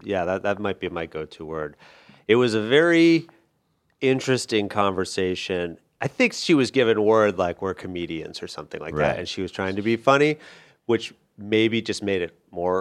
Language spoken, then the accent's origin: English; Kentucky, United States; My heart is in Kentucky. Remember we visited Louisville, and I really enjoyed being back there.